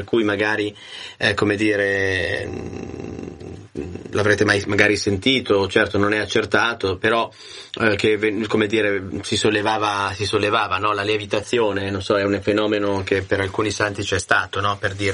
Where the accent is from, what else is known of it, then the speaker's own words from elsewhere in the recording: Buguggiate, Lombardy, Italy; io vengo da un paese vicino qui a Varese, che è un fino con il mio paese confina con la nostra città, e Bugugiate